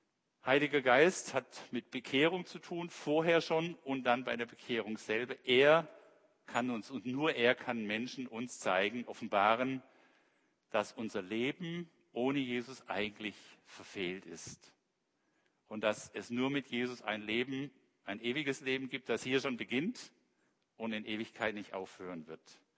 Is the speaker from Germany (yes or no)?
yes; Heilbronn, Baden-Württemberg, Germany; Ich war gerade 17, wurde ich eingeladen zu einem Konzert nach Heilbronn, das ist so meine Heimat